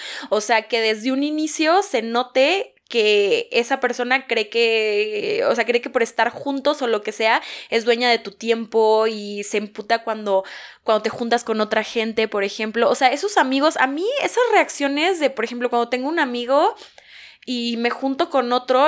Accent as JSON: {"language": "Spanish", "country": "Mexico", "said": "nuestra cultura como mexicanos es súper familiar."}